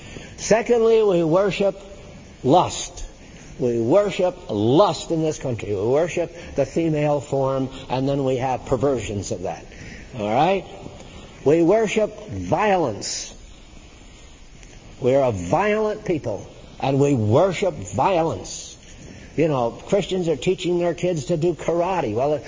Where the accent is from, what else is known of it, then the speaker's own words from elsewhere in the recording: United States; I'm talking about America because I'm an American.